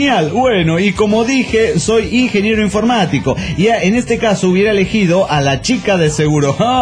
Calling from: Caracas, Capital District, Venezuela; de Caracas, Venezuela.

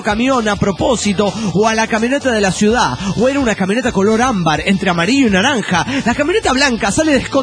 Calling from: Coatzacoalcos, Veracruz, Mexico; de Coatzacoalcos.

